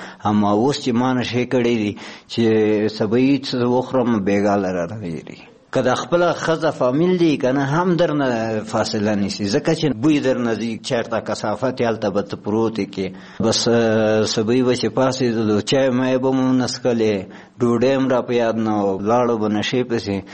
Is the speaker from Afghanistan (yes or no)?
yes; Logar, Afghanistan; او زه اوسېدونکی د لوګر د ولایت یم. زه چې یم خپله 15 کلن یم